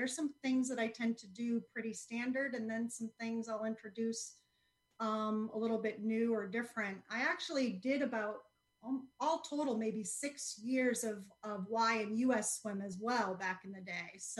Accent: Florida, United States; we grew up in South Florida, so there wasn't much else to do other than swim anyways.

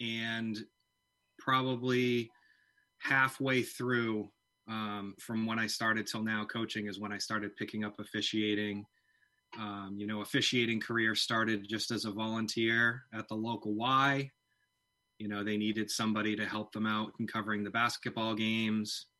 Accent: Pittsfield, Maine, United States; So I grew up actually in Pittsfield. So I actually am a graduate of MCI. I then went to the University of Maine, Orono, and got my business degree up there.

